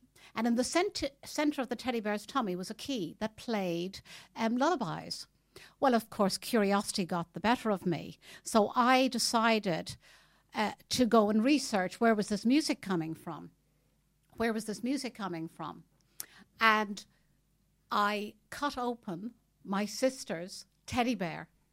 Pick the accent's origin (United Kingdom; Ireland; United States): Ireland; Dublin, Leinster; I'm Irish, as you've already made the introduction on. I'm actually from Dublin, half Cork, half Dublin. So I'm a true blue Irish lady. And I started my life in Dublin City, and also by the sea